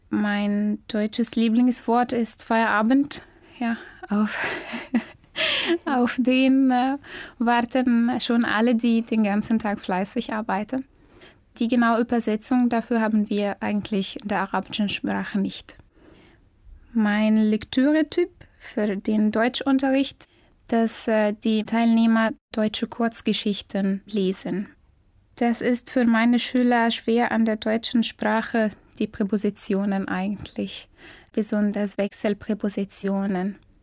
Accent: Cairo, Cairo Governorate, Egypt; German is a second language; Ich komme aus Ägypten, aus Kairo. Ich unterrichte Deutsch als Fremdsprache am Goethe-Institut Kairo. Bin im Jahr 1990 geboren.

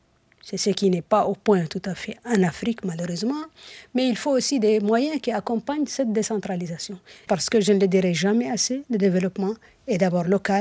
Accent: Nouakchott, Mauritania; moi je viens d'une commune de Nouakchott, que j'ai l'habitude d'appeler capitale de la capitale, parce qu'elle concentre les principales infrastructures socio-économiques du pays.

